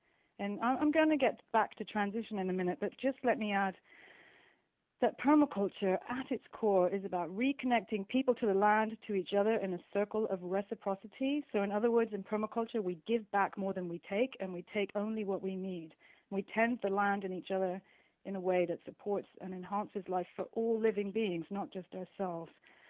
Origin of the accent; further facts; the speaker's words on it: England, United Kingdom; I've been working as an activist, gosh, since I was like 11 or 12, growing up in the Thatcher era in the UK.